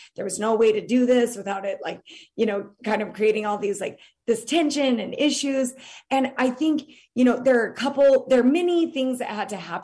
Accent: Utah, United States; also born or lived in East Coast; I grew up in Utah, but lived in the East Coast for years where everything was full day kindergarten

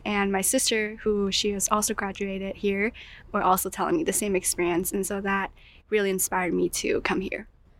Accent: Hong Kong; I'm from Hong Kong. I've been grew up as a church member my whole life, but both of my parents are all converts.

